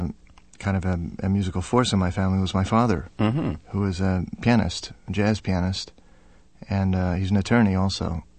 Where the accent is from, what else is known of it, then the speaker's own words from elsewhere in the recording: Philadelphia, Pennsylvania, United States; growing up in Philadelphia, there was always R&B, and there was always rock and roll, coming, all the way back to American Bandstand. And also, I think after I moved out of Philadelphia, both my brother and I got very interested in R&B.